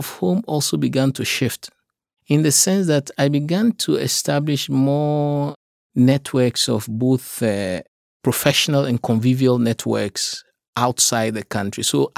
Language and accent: English; Ghana; the hunger for knowledge that I myself had growing up in Ghana.